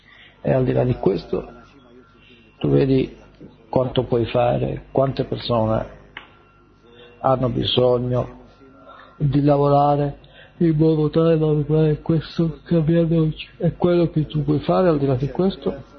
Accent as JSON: {"language": "Italian", "country": "Australia", "said": "io vengo dall'Australia, dall'Australia"}